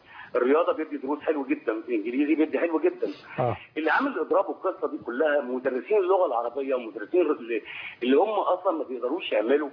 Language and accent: Arabic; Shubra El Kheima, Qalyubia, Egypt; في الشارع الجديد عندنا في شبرا الخيمة